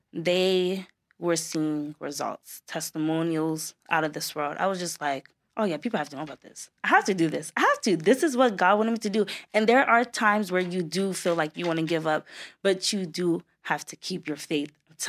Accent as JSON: {"language": "English", "country": "Nigeria", "said": "Then me even being Nigerian, I'm just like, nah, I have to pave the way."}